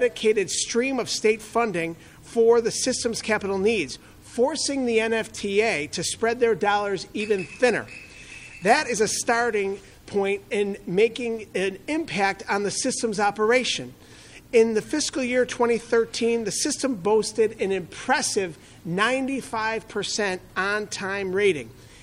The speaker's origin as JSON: {"language": "English", "country": "Ireland", "said": "You know, I'm Irish."}